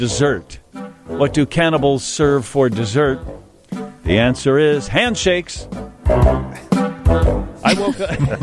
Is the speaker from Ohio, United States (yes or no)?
no; Nevada, United States; My home state of Nevada is ranked number 50 in education.